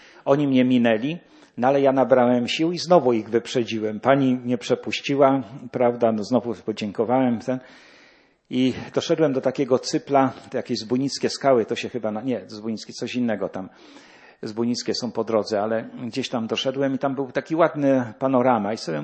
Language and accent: Polish; Jelenia Góra, Lower Silesian Voivodeship, Poland; Ja pochodzę osobiście z Jeleniej Góry.